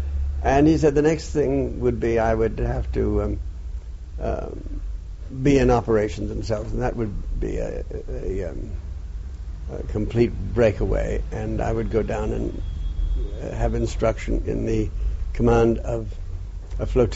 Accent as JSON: {"language": "English", "country": "United States", "said": "I'm an American officer, and the British personnel in the Royal Navy or the Royal Marines or the Army needn't pay any attention to any order I might give them."}